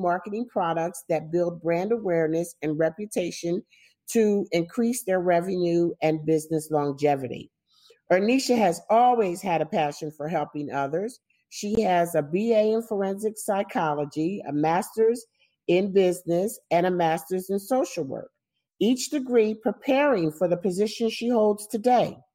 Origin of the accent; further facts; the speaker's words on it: New Jersey, United States; I'm from Jersey, so not very far off.